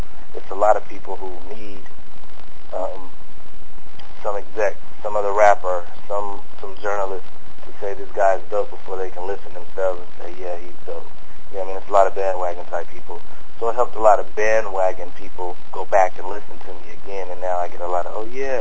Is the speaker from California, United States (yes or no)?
yes; Fresno, California, United States; I'm from Fresno, California, west side Fresno, California, which is central California, about 2 hours from L.A., about 2 hours from San Francisco, right there in the middle.